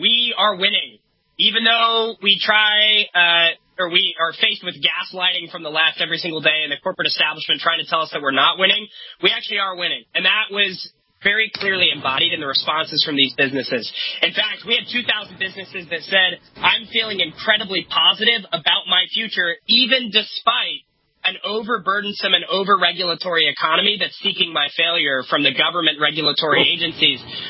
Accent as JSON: {"language": "English", "town": "San Diego", "region": "California", "country": "United States", "said": "I'm from California, I'm from San Diego."}